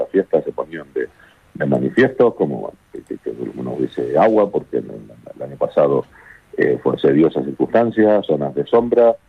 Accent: Canary Islands, Spain; Los canarios somos un pueblo solidario históricamente y lo vamos a seguir siendo, el pueblo majorero también

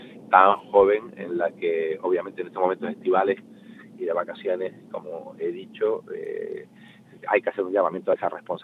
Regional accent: Morro Jable, Canary Islands, Spain; voy a poner mi pueblo para que nadie se ofenda, de Morrojable, ¿no?

